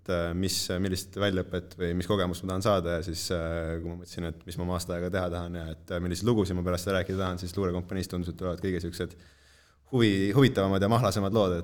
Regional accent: Tallinn, Harju County, Estonia; olen ise Tallinnast ja panin otse pärast kooli lõppu, tulin sõjaväkke ja siin ma olen.

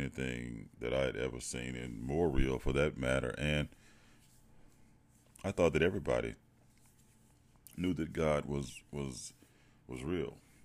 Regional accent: Mississippi, United States; born there; So anyway, I was born in Mississippi 49 years ago.

